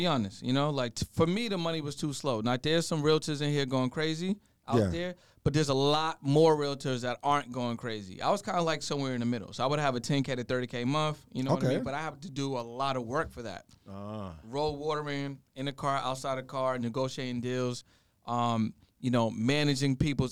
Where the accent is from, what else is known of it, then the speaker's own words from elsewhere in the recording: Boston, Massachusetts, United States; now in Los Angeles, United States; It wasn't hard, bro. I'm from Boston. I've been through an umpteenth snowstorm.